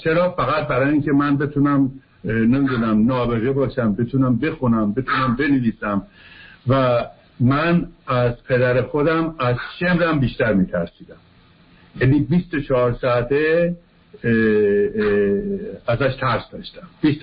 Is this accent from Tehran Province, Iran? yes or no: yes; Tehran, Tehran Province, Iran; born there; من توی پاچنار تهران به دنیا آمدم و تمام فامیلام توی بازار بودن و آخر بار خونه ما اونجا بود